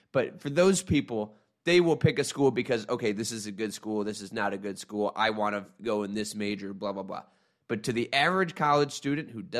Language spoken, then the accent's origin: English; Michigan, United States; Now, I'm from Michigan, so I had no idea what the passion was like at Texas Tech.